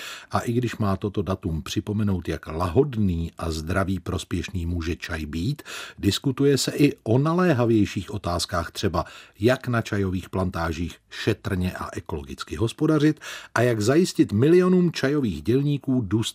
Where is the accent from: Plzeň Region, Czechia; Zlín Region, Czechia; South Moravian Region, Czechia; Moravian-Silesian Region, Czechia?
Plzeň Region, Czechia; Plzeň; vařený mojí babičkou u nás v Plzni na Borech na plynovém sporáku v našem panelákovém 3+1.